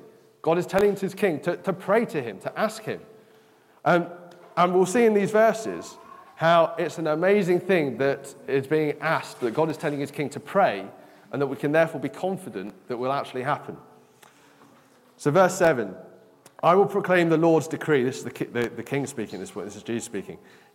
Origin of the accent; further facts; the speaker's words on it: United Kingdom; I like being a Brit.